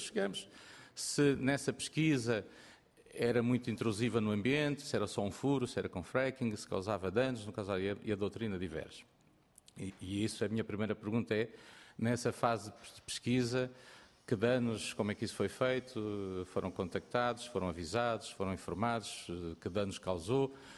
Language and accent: Portuguese; Viseu, Centro, Portugal; porque eu sou de Viseu e tenho lá as minas de urânio